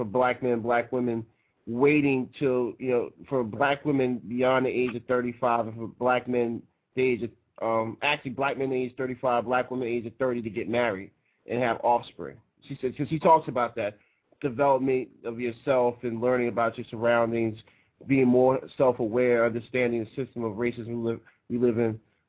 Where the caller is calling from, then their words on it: North Carolina, United States; I'm calling from North Carolina.